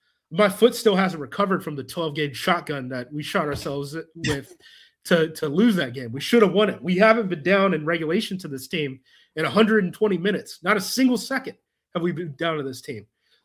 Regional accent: Oregon, United States; Like, I'm from Oregon.

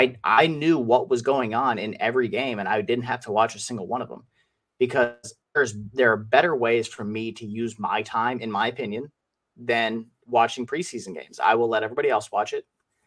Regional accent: Wisconsin, United States; Like I want the Brewers to do well because I'm from Wisconsin

